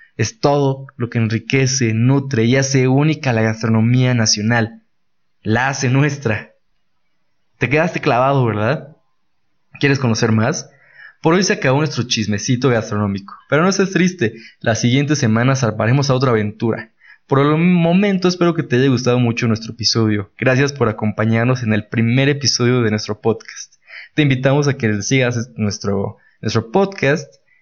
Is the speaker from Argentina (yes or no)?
no; Mexico; elementos con una carga histórica sumamente importante y que sirven como un eje central que nos identifica como mexicanos a cualquier parte a donde vayamos.